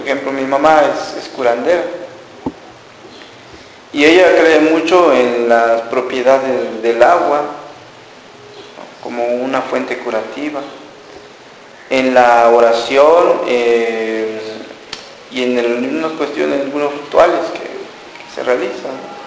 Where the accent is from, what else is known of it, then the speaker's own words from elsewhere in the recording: Unión Juárez, Chiapas, Mexico; also born or lived in Tapachula; yo estudié un poco allá, lo que fue primaria, secundaria, bachillerato, allá en mi pueblo, en Unión Juárez. Después, por la necesidad de querer estudiar un poco más, me fui a Tapachula, a la ciudad.